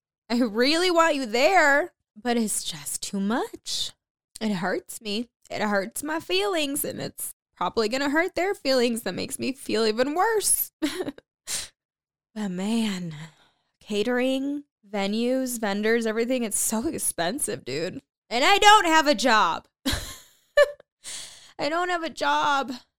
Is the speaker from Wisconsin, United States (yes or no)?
no; Illinois, United States; now in Denver, United States; And something that I didn't think about when I moved away from Illinois, from the Midwest, was that the day that I do get married, where am I going to get married?